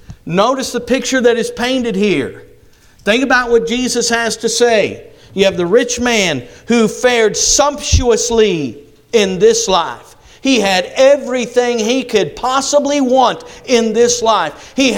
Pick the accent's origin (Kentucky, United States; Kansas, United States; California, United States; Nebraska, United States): Kansas, United States; You know, growing up in Kansas, the grandson of a wheat farmer, we got to see behind the combine as you're harvesting wheat